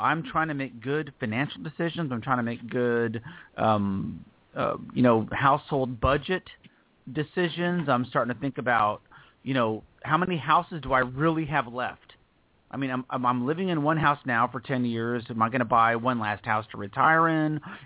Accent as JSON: {"language": "English", "region": "Southern United States", "country": "United States", "said": "but I am a Southerner."}